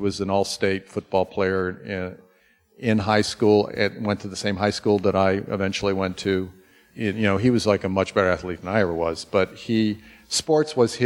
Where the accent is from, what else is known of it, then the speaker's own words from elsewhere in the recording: Hampton, Virginia, United States; And so I kind of lived this very weird life growing up in Hampton